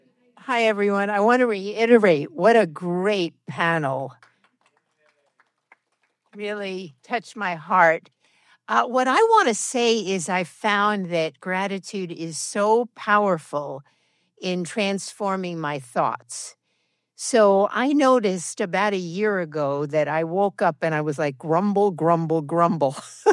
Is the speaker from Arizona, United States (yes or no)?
yes; Phoenix, Arizona, United States; I'm from Phoenix, and we were on the same flight.